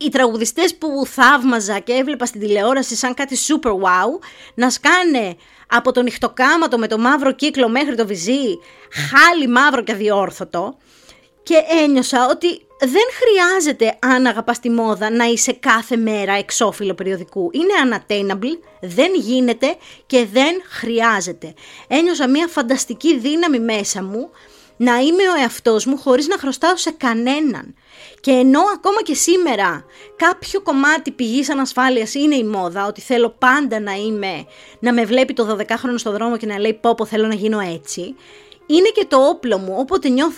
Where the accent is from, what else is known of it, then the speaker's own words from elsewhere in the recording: Loutsa, Attica, Greece; γιατί ήμουν ένα παιδί από τη Λούτσα